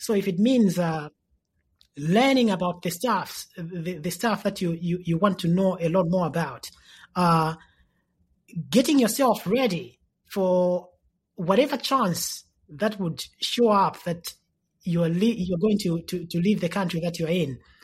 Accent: Zambia; So I picture myself as a kid in Zambia growing up in the Kombon and thinking about the pieces that I write as something that could be advice for that young person.

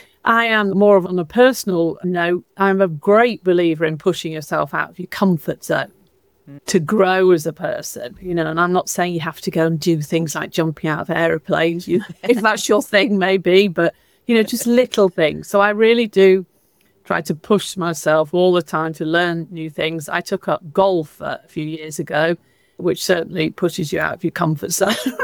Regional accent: London, United Kingdom; now in Stockholm, Sweden; I am actually British from London. But at the moment, I'm living in Stockholm in Sweden, which is beautiful for anybody that's been to Scandinavia.

